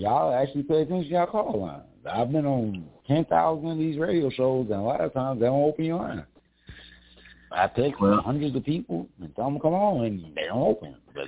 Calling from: Mesa, Arizona, United States; I'm calling from sunny Mesa, Arizona.

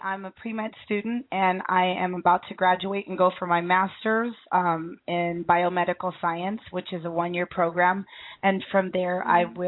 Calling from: Centennial, Colorado, United States; I'm actually calling from Centennial, Colorado.

